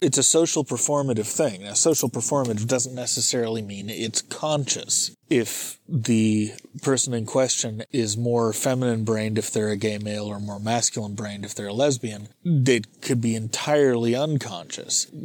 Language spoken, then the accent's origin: English; San Francisco, California, United States; it's one of those things you can't avoid growing up in San Francisco.